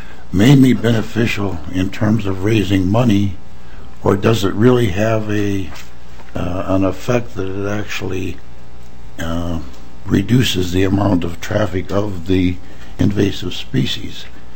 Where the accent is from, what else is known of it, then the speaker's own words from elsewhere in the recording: Michigan, United States; but I come from Michigan originally